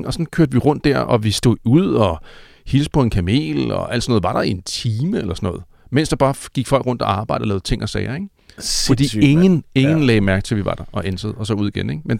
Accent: Zealand, Denmark; der hvor jeg voksede op på Stævns også, der hed den også grisen

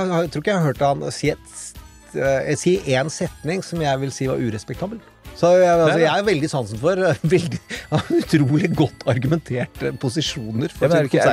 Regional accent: Østfold, Norway; det var en god del smuglersprit der jeg vokste opp, i Indre Østfold på 80-tallet.

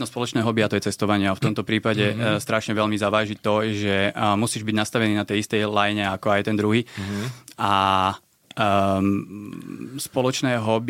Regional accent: Malacky, Bratislava Region, Slovakia; also born or lived in Switzerland; pochádzam z Malaciek a 14 rokov som žil mimo Slovenska. Pred 3 rokmi sme sa vrátili.

